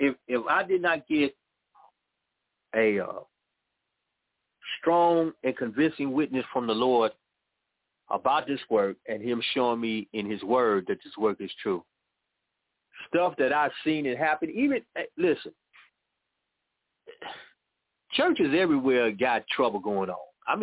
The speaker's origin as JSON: {"language": "English", "town": "Chicago", "region": "Illinois", "country": "United States", "tie": "born there", "moved": "yes", "lives_now": "Mississippi", "said": "I was born in Chicago. And when we moved here to Mississippi"}